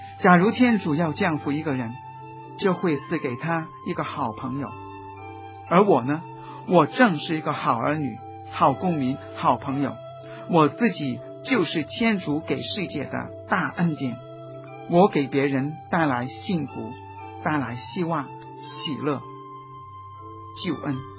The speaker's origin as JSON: {"language": "Chinese", "country": "Hong Kong", "said": "身为中国人，身为香港人为荣"}